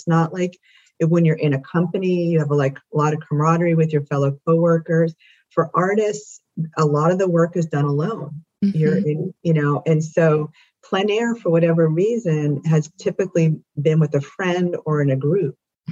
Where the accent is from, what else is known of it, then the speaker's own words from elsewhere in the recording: New Jersey, United States; I grew up on the Jersey Shore with my grandparents, and I think that's where my love of the ocean swimming came from.